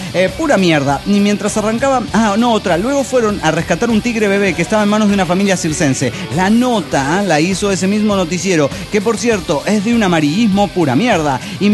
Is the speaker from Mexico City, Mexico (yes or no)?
yes; Mexico City, Mexico